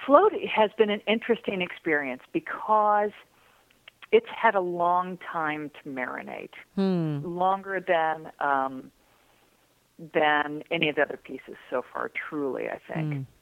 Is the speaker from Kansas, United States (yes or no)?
no; Illinois, United States; But I come from Central Illinois, and there's still a huge part of me that is there. And even though I've lived in the city for, you know, decades.